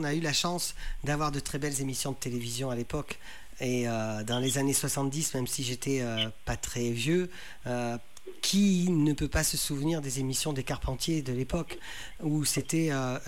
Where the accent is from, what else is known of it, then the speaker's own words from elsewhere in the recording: Confolens, Nouvelle-Aquitaine, France; born there; je suis né à Confolens, dans l'ancien hôpital qui a fermé maintenant, mais je suis né à Confolens.